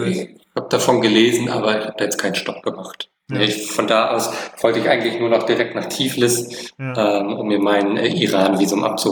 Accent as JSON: {"language": "German", "town": "Flensburg", "region": "Schleswig-Holstein", "country": "Germany", "said": "Ich meine, ich komme aus Flensburg, ne? Ich komme vom platten Land."}